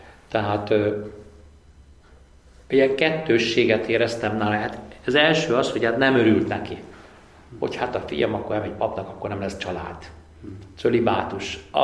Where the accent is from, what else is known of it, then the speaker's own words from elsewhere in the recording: Maglód, Pest, Hungary; Maglódon, ahol én fölnőttem, ott voltam először ilyen képesítés nélküli pedagógus egy évet